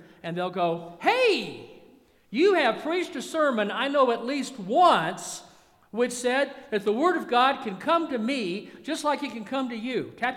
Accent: Georgia, United States; I'm from Georgia. If I mention the word Lester Maddox, does anybody know who Lester Maddox is?

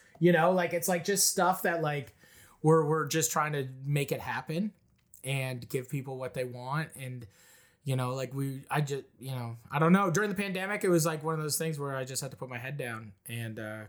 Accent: the Maritimes, Canada; also born or lived in Ontario; I grew up being a nomadic family. Like, you know, we moved all over, we lived all over the Maritimes. We moved to Ontario.

